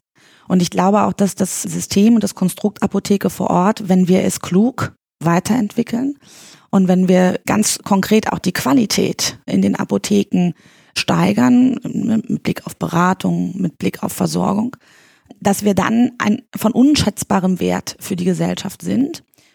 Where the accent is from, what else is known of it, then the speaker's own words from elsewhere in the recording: East Germany, Germany; Ich definiere mich als Berlinerin. Aber ich komme aus dem Osten und ich komme auch gern aus dem Osten, das muss ich so sagen. Ich war klein, als dann mein Geburtsland nicht mehr existierte, ja, muss man auch klar sagen. Also 83 geboren